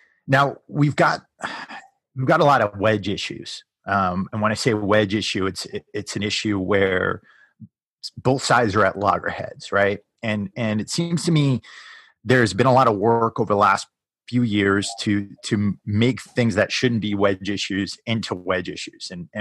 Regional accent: New England, United States; I come from New England, which is classically a very liberal area.

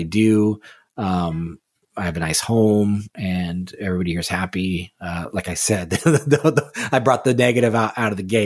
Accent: California, United States; now in Connecticut, United States; Taxes here are high for here, but I'm a Californian.

